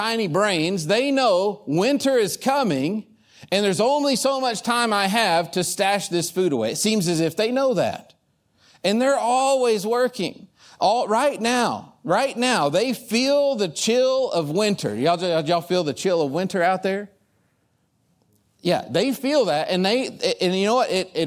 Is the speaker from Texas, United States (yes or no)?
yes; Plainview, Texas, United States; north of us is Plainview, my hometown, where Dad is this morning